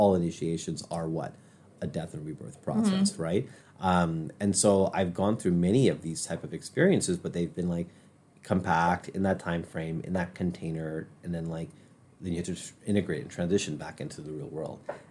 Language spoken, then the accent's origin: English; Chicago, Illinois, United States; So I grew up in Chicago. You know, my parents were immigrants to the U.S., so I was, like, kind of first generation.